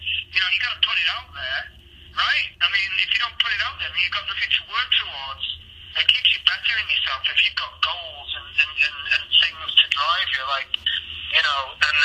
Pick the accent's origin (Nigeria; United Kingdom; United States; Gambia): United Kingdom; Manchester, North West England; accent: Mancunian; So I prepped it in American, and went in, and Jason liked it in my native language, in my native tongue, Mancunian, and he's like, keep it.